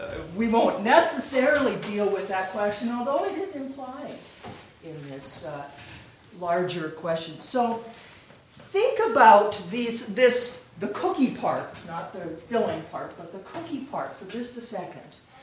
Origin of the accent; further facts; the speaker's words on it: Sioux Falls, South Dakota, United States; I'm from Sioux Falls, South Dakota, and teach at Augustana College in the religion department.